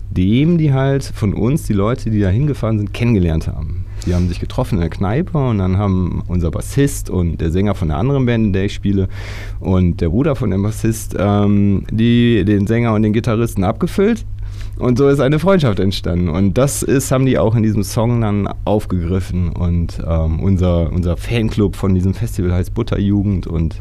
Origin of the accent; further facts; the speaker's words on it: North Rhine-Westphalia, Germany; wir kommen aus der Gegend zwischen Köln und Düsseldorf. Julia und ich wohnen in Köln und der Rest so in Monheim